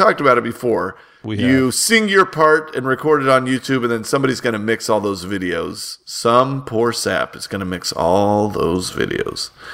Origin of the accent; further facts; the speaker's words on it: California, United States; accent: Southern California; That's my Southern California accent.